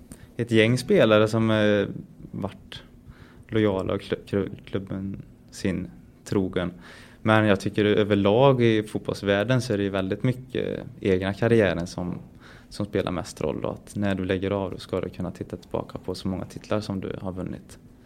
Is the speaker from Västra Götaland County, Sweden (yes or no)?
yes; Lidköping, Västra Götaland County, Sweden; jag växte upp i Lidköping.